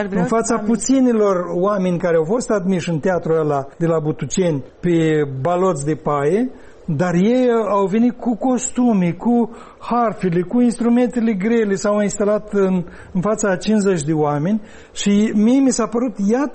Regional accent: Cinișeuți, Rezina District, Moldova; Cum se zice în satul meu de Baștină Cinșăuț

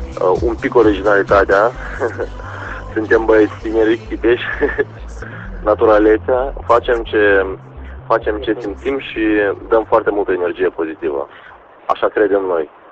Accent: Moldova; now in Romania; suntem moldoveni care s-au lansat în România și după aia s-au lansat în Europa

